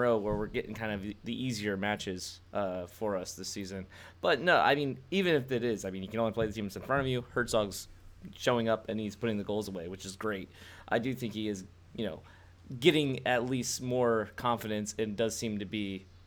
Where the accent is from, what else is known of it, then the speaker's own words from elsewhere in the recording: Ohio, United States; I come from Ohio, you know, the Browns, Baltimore.